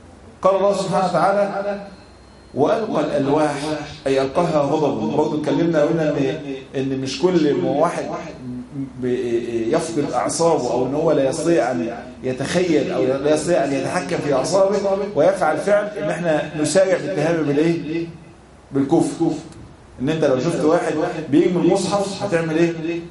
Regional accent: Egypt; وبالذات احنا كمصريين يعني نشأنا في واقع ما ينفعش انك انت تنصح.

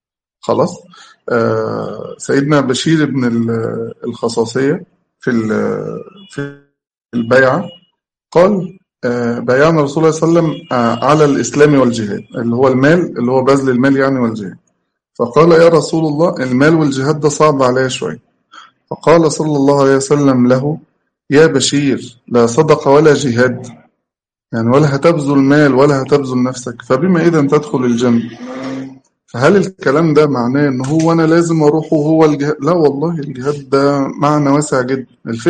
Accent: Egypt; احنا كمصريين

